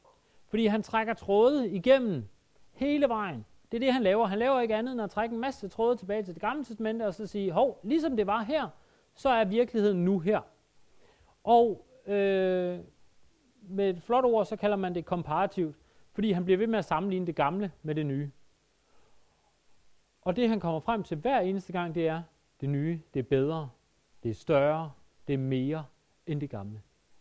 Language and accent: Danish; Jutland, Denmark; Det er næsten som at være hjemme i Jylland, det her.